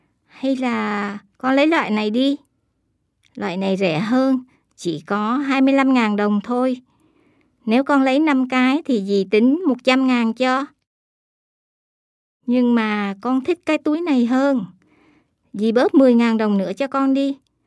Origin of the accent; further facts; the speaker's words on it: Kobe, Hyogo, Japan; Vietnamese is a second language; now in Mino, Japan; Tôi năm nay 21 tuổi. Tôi sống ở Mino. Tôi đến từ Kobe. Gia đình tôi có 6 người. Ông, bà, bố, mẹ, em gái và tôi. Mẹ tôi là người Việt Nam.